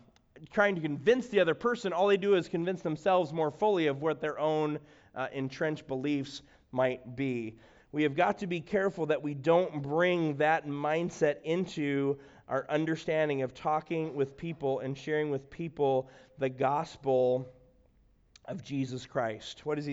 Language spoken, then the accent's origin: English; Chicago, Illinois, United States; I'm a city boy. I'm from Chicago.